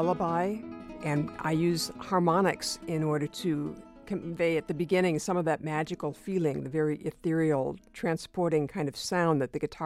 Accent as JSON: {"language": "English", "region": "Minnesota", "country": "United States", "tie": "born or raised there", "said": "growing up in the Twin Cities, I listened to a lot"}